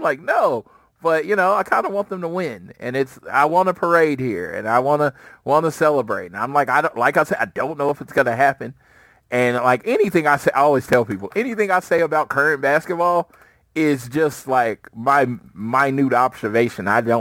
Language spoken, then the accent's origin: English; Oklahoma, United States; I said, I'm from Oklahoma.